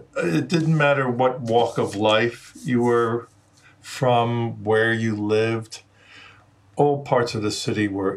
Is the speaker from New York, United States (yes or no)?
yes; Brooklyn, New York, United States; born there; Well, if you call it living, I was born in Brooklyn.